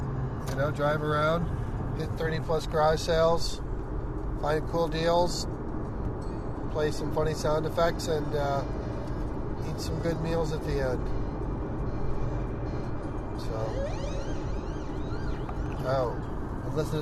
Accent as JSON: {"language": "English", "town": "Irondequoit", "region": "New York", "country": "United States", "tie": "born or raised there", "said": "plus a couple other cool Irondequoit Centennial book, which is my hometown."}